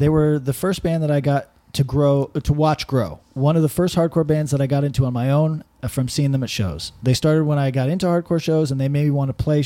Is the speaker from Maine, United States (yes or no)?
yes; Portland, Maine, United States; I grew up in Portland, Maine, and for anyone who was in hardcore in Maine during the mid-2000s, early 2010s